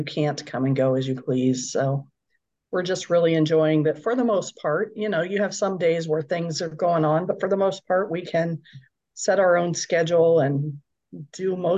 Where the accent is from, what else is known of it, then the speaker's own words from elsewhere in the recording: Ohio, United States; Someplace in Ohio near family, since we're from Ohio, but then someplace here in Texas so I can be closer to my kids.